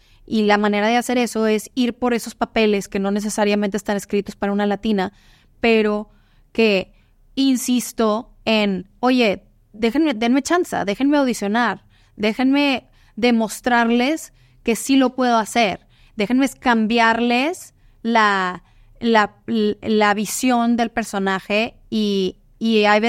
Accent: Mexico; Y el hecho de que yo soy mexicana

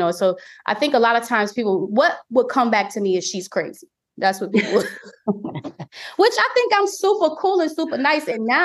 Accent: New Orleans, Louisiana, United States; And I'm from New Orleans. I don't play all that.

